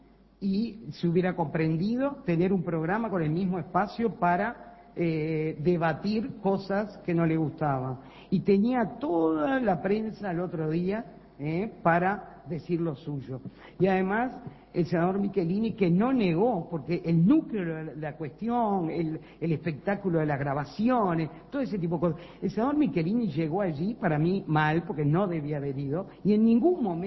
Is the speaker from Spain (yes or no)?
no; Uruguay; Yo, como ciudadana uruguaya, yo fui destituida.